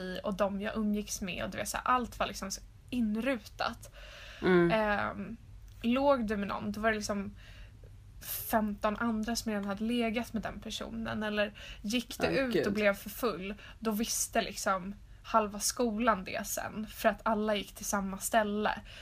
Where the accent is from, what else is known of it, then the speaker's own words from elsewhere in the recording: Stockholm, Stockholm County, Sweden; speciellt i det område som jag växte upp i Kärrtorp